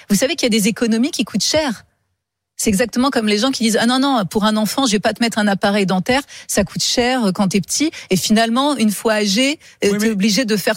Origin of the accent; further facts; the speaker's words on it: Poitiers, Nouvelle-Aquitaine, France; j'ai grandi à Poitiers, donc mes amis sont aussi dans des petites villes, dans des villages